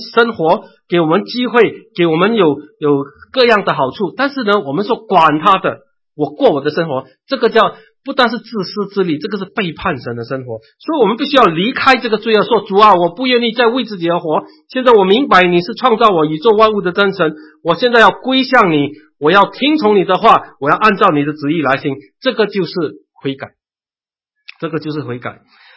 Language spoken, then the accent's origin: Chinese; China; 我们是中国人，我们一定知道什么叫做不孝